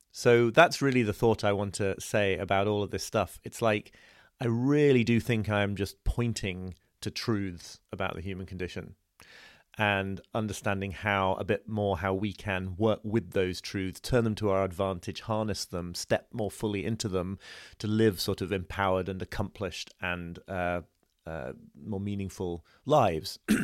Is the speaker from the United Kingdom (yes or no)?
yes; United Kingdom; So I am a man, but on the other hand, I'm British